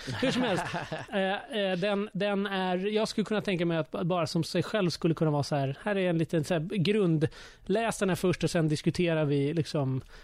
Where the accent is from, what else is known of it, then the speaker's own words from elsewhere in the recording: Stockholm, Stockholm County, Sweden; Tyck att jag är en korkad stockholmare